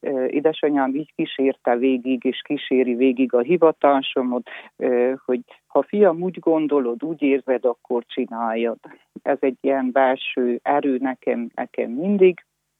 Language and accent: Hungarian; Tușnad, Harghita, Romania; Én Nagytusnádon születtem, egy egyszerű kis családban. Nem ismertünk szerzeteseket, kommunizmusba születtem, nőttem fel.